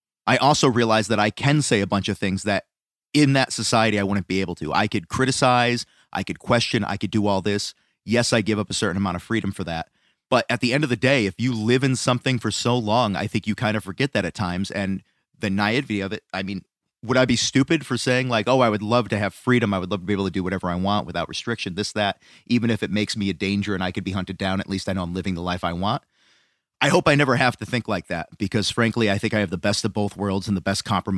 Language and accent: English; Scotland, United Kingdom; I can't help it that I'm Scottish and I have red in my beard.